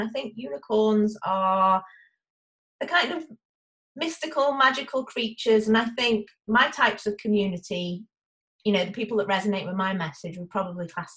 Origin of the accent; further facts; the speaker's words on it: Chester, North West England, United Kingdom; from England, but I don't sound like the Queen's English, like a lot of people expect people to, from England to sound like. So I am North England, northwest, near Liverpool and Manchester, in a lovely town called Chester.